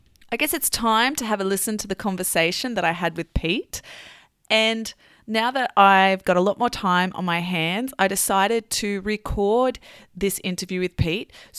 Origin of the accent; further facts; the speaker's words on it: Brisbane, Queensland, Australia; also born or lived in Melbourne; And I grew up in Brisbane, and the state that Brisbane is in is Queensland.